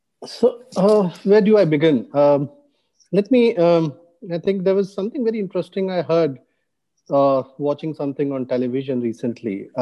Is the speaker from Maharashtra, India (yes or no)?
no; Uttar Pradesh, India; also born or lived in Kanpur; While I was born in Kanpur, I grew up in very, very small towns of Uttar Pradesh in different places.